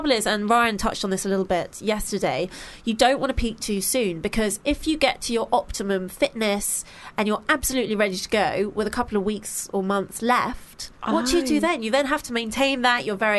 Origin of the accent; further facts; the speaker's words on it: United Kingdom; But obviously, being British, I went, okay, I'm really sorry.